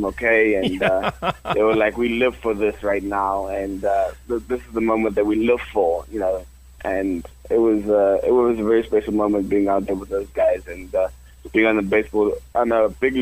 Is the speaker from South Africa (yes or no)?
yes; Limpopo, South Africa; I'm from South Africa. I was born in a rural area called Limpopo, which is not much going on over there. It's just a village.